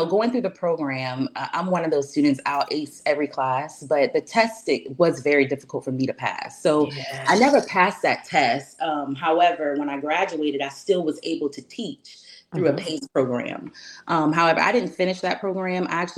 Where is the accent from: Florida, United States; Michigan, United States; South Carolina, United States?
South Carolina, United States; Somerville; Well, so I'm from a small town, Somerville, South Carolina. Whoop, whoop. Of course, your same hometown. I went to school in this area, my K through 12 experience.